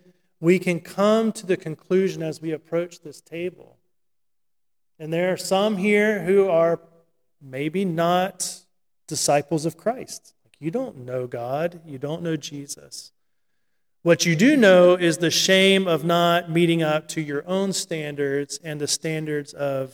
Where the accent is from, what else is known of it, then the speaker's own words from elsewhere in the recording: the South, United States; I grew up in the South, and a lot of the teaching of history was kind of the big man of history